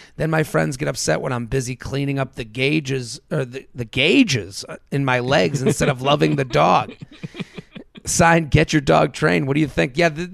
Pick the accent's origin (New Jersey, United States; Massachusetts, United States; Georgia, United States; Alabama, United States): Massachusetts, United States; Boston; because we are transplants. We're here from Boston.